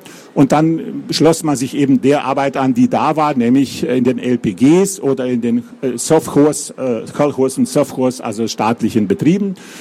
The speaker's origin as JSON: {"language": "German", "town": "Meschen", "region": "Sibiu County", "country": "Romania", "tie": "born or raised there", "said": "meine Oma väterlicherseits war dann mit einem amerikanischen Geburtsort in meinem Heimatort auch in Meschen aufgewachsen."}